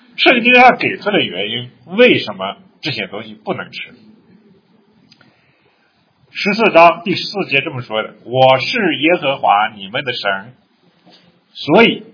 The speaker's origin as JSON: {"language": "Chinese", "country": "China", "said": "但是我们中国人到美国以后发现美国人不坐月子，是吧？"}